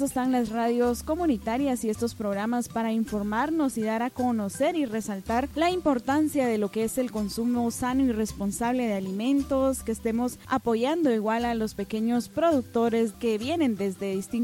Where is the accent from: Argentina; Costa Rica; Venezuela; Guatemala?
Guatemala; para nuestra realidad que vivimos como guatemaltecos